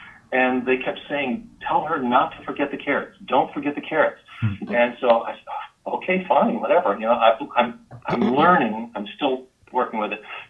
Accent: New York, United States; I do not speak Hebrew. I know some Yiddish from growing up in New York, but that's about as close as I get.

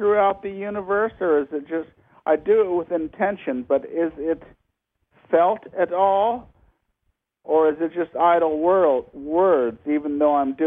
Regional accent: Malibu, California, United States; also born or lived in Kauai; I grew up in Malibu, California in the 1960s, 70s, and 80s

